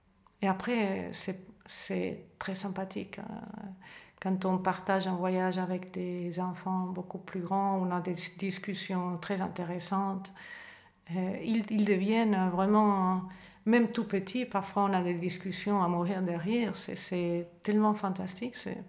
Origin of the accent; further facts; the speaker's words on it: Spain; moved away; c'est pas parce que moi je suis partie de l'Espagne à l'étranger que je vais aussi demander à mes enfants de faire la même chose.